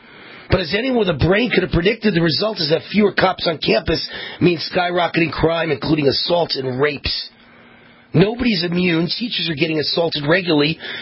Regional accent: United States; I'm American made and proud of it.

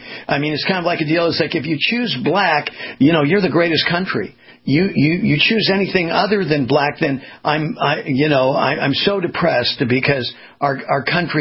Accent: United States; maybe understand, speak a little bit like myself, but we're not, you know, we were raised in America.

